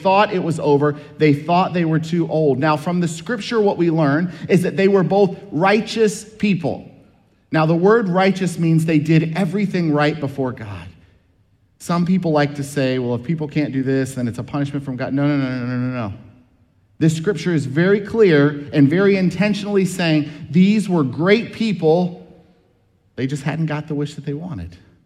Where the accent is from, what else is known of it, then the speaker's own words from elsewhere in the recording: Culpeper, Virginia, United States; I grew up in Culpeper, Virginia. Right downtown, where we had a toy store